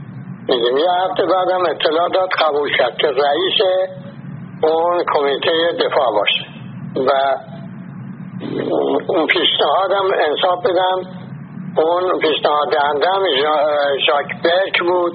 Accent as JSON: {"language": "Persian", "country": "Iran", "moved": "as an adult", "lives_now": "France", "said": "22 نوامبر 1963 من از ایران آمدم به فرانسه."}